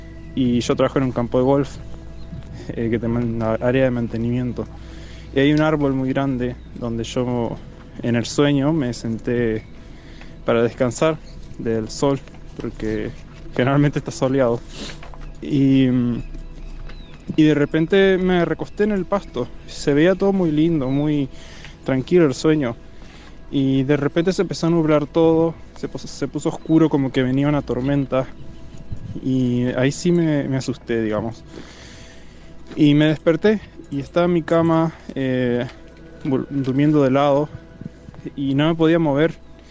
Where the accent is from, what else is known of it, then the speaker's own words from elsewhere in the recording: Argentina; de Argentina